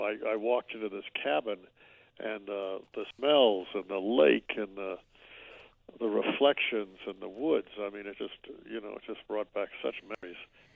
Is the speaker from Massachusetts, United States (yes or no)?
no; Detroit, Michigan, United States; born there; Well, I was born in Detroit.